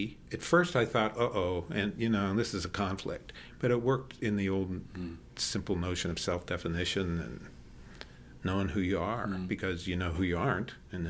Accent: Pittsburgh, Pennsylvania, United States; from Pittsburgh.

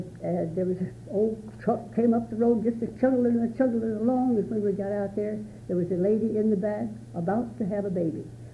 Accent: Minden, Louisiana, United States; also born or lived in Stamps, Arkansas / Calhoun, Louisiana / Jonesboro, Louisiana; I was born in Stamps, Arkansas, on the date which he just gave. Lived there until I was 3 years old, and then we moved to Minden, Louisiana, where I went to elementary school

